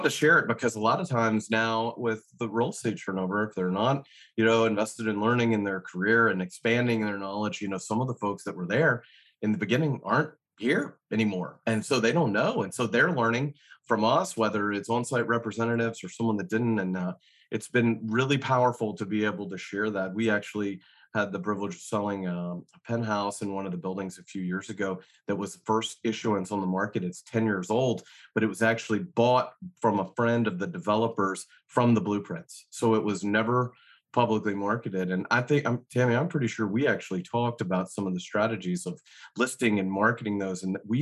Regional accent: Nashville, Tennessee, United States; I used to tell someone that I was from Nashville, fourth generation native Nashvillian, and I was a unicorn.

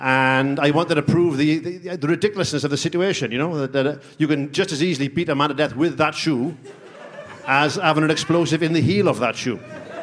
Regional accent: Russia; I was raised in Russia, so for me it was like, you know, I was suckled by a she-wolf in the Siberian mountains.

